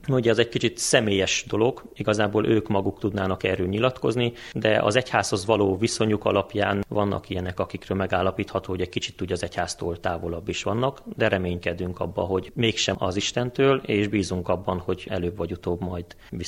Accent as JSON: {"language": "Hungarian", "town": "Teleac", "region": "Harghita", "country": "Romania", "tie": "born or raised there", "said": "én magam is Telekfalváról, Telekfalvi református egyházközségből származom. Ott nőttem fel"}